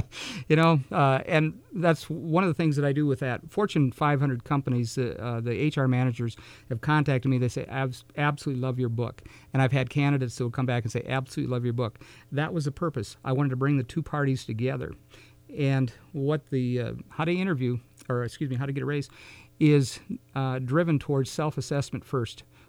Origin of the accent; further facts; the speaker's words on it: Minnesota, United States; now in Sioux Falls, United States; I'm originally from Minnesota, but I've lived in Sioux Falls for 30 years.